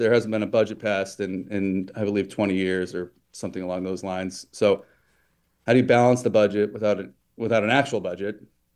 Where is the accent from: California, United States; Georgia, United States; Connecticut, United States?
Connecticut, United States; moved away; So I went to school in New Hampshire. I was raised in Connecticut.